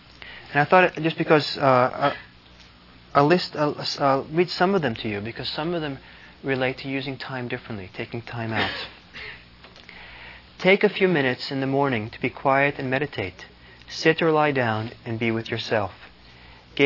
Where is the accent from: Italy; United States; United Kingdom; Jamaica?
Italy; I remember growing up in Italy, the difficulty, the kind of infuriation at 1:30, everything being closed.